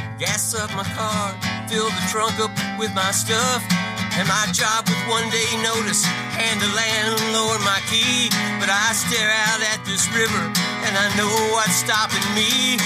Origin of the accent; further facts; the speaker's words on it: Missouri, United States; No, actually, I grew up in Missouri Boot Hill.